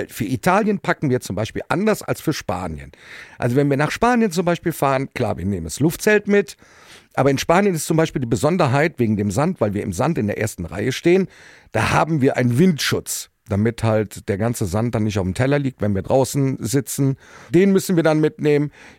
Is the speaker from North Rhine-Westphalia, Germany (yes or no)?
yes; North Rhine-Westphalia, Germany; Ja, wir sind Rheinländer.